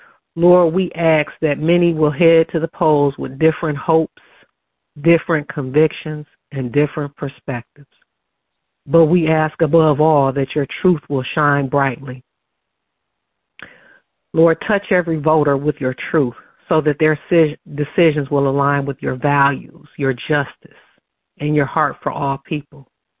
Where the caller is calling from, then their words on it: Dallas, Texas, United States; I'm calling in from Dallas, Texas today.